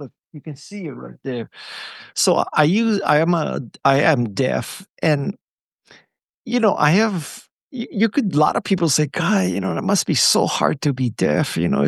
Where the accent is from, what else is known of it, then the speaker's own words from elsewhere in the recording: Kalihi Valley, Hawaii, United States; when I was growing up in Kalihi Valley in Hawaii, which is a very poor part of Hawaii, somebody gave me a ride in a Porsche.